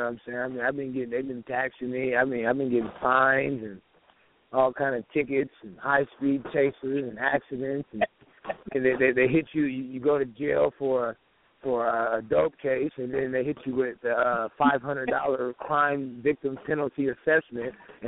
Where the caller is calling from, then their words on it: Seattle, Washington, United States; Man, I'm calling about the beautiful city of Seattle, man.